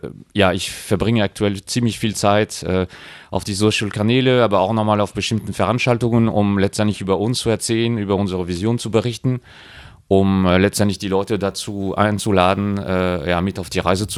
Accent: France; German is a second language; now in Germany; ich bin ja Franzose, zwar sehr lange in Deutschland unterwegs

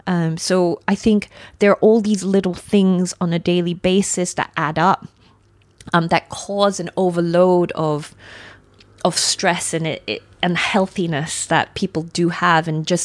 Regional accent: Sydney, New South Wales, Australia; And again, I compare this to where I grew up in Sydney.

